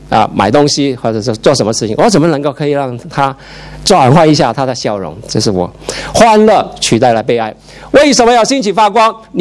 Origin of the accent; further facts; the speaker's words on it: Hong Kong; also born or lived in Taiwan; 我小时候，不是小时候，我读大学在台湾，其实小时候在香港也有